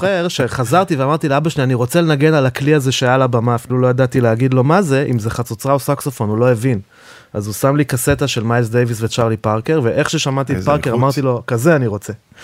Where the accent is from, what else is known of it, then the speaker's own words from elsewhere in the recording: Jerusalem, Jerusalem District, Israel; born there; כן, אז אני נולדתי בירושלים, בעין כרם